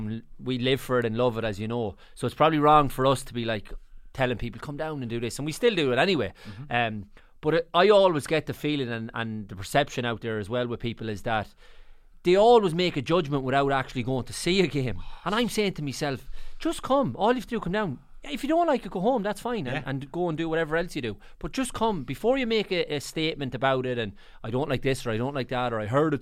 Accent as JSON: {"language": "English", "town": "Sligo", "region": "Connacht", "country": "Ireland", "tie": "born or raised there", "said": "Obviously, I grew up in the Showgrounds as a kid"}